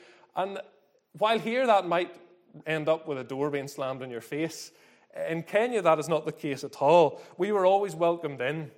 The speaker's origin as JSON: {"language": "English", "region": "Northern Ireland", "country": "United Kingdom", "said": "as far as Northern Irish people are concerned, in reality, we weren't really left to our own devices at all."}